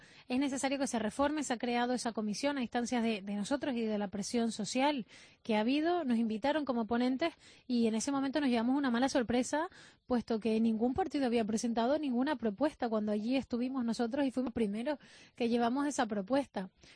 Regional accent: Canary Islands, Spain; now in Madrid, Spain; yo soy de La Palma y estoy en Madrid

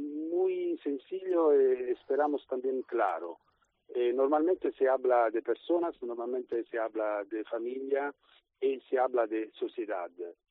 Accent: Italy; Spanish is a second language; porque yo soy italiano

